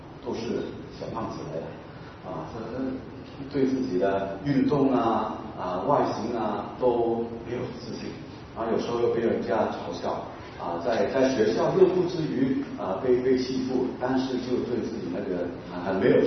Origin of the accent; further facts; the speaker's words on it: Hong Kong; born there; 因为我是跟家谱的我在香港出生的跟家谱，所以我这一辈的都叫名的。